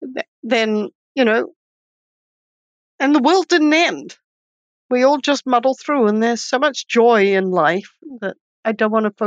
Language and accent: English; New Zealand; now in United States; So obviously, I'm not an American, and I married an American, and I never actually decided to live in this country. It was just he didn't want to go back to New Zealand, so I'm a New Zealander.